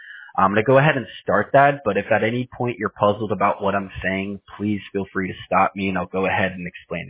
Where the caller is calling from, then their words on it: Houston, Texas, United States; I'm actually calling you from Houston, Texas.